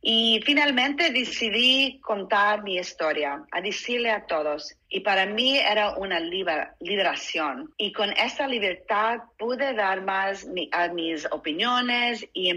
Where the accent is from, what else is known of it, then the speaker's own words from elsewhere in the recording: United States; Creo que creciendo aquí en Estados Unidos, cuando era chiquita